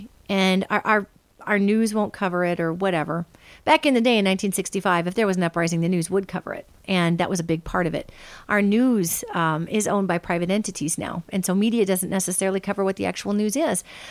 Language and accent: English; Northern United States, United States; Now, I'm a Northerner, so I'm going to speak from a Northerner's perspective